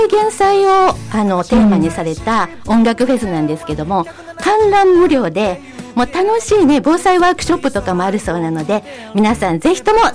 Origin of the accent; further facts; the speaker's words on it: Suma, Hyogo, Japan; 私スマ出身なんですね、実は。